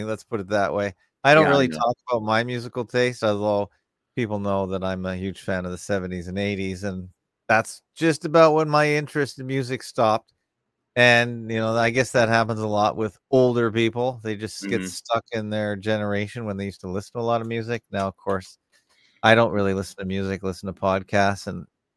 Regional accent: Canada; I'm Canadian.

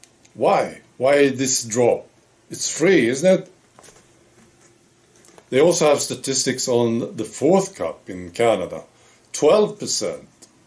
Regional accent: Sweden; And he heard that I was from Sweden.

